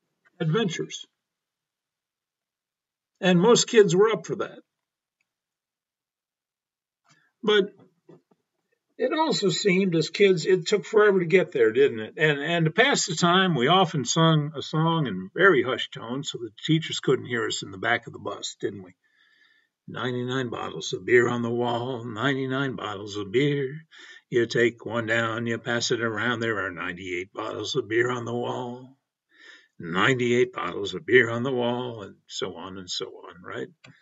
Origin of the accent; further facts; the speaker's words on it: Denver, Colorado, United States; For my part, I grew up in Denver